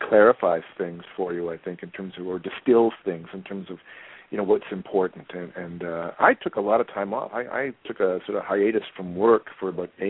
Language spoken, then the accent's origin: English; Canada; the thing about being a Canadian actor, of course, is that, you know, no matter what you've done, you've got to reinvent yourself.